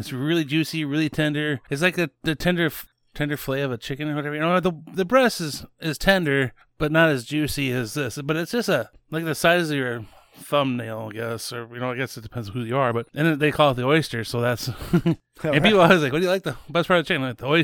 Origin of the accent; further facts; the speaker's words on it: Minnesota, United States; It's made right down by my hometown.